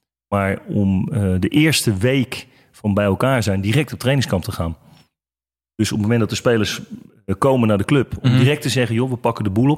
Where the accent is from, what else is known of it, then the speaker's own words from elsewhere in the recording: Netherlands; Hoe Amerikaanse sporters te beïnvloeden zijn door een coach, geloven wij bijna niet als Nederlanders.